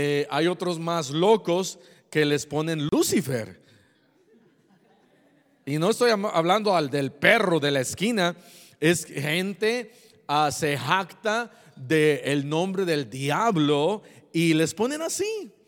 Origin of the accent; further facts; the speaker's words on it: Mexico; now in United States; En México sí, como mexicanos hay muchos que se llaman